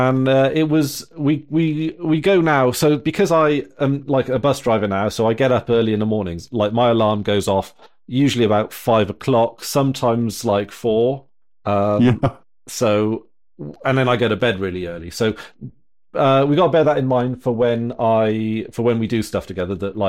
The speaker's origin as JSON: {"language": "English", "region": "Wales", "country": "United Kingdom", "said": "it's a little bit like I just kind of miss being Welsh with Welsh people, and it's odd."}